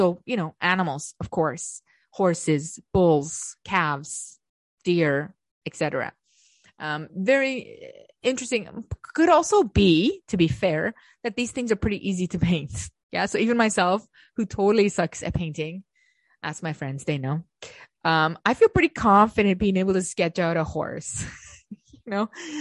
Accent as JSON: {"language": "English", "country": "Canada", "said": "I know I'm Canadian. I should speak some French"}